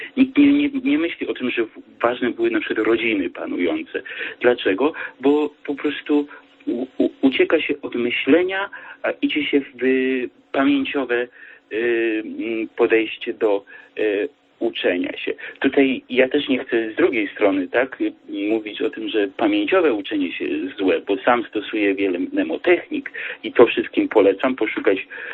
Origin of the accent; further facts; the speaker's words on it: Opole, Opole Voivodeship, Poland; Bo jestem z Opola, przepraszam.